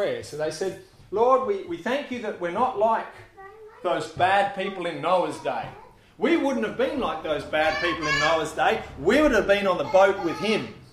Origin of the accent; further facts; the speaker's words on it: South Australia, Australia; I grew up in South Australia. I know about flies.